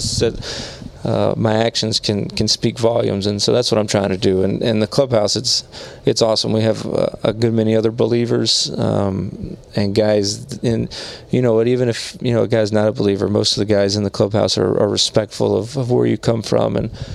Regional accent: Mississippi, United States; I grew up in the South, Mississippi, and grew up in a Christian home, and knew of the Bible and church and God and Jesus from a young age.

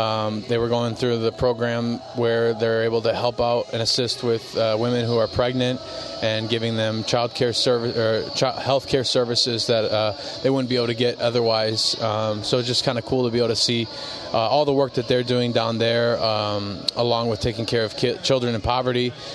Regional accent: River Falls, Wisconsin, United States; also born or lived in Minnesota; Yeah, so born and raised in River Falls, Wisconsin. Well, I guess I was born in Minnesota, raised in River Falls, Wisconsin.

